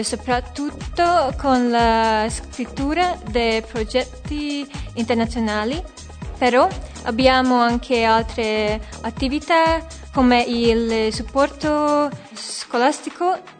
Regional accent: Heves, Hungary; Italian is a second language; moved away as an adult; also born or lived in London; Vengo da Ungheria, da una piccola città chiamata Heves. Gli ultimi 7 anni stavo in UK, a Londra, mentre studiavo l'architettura.

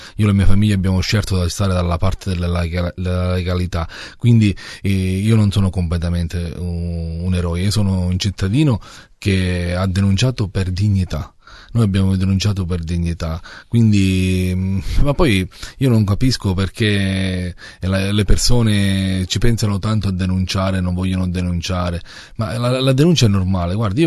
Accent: Sicily, Italy; io sono italiano, è vero sì, ma sono fiero di essere siciliano e difendo la mia terra

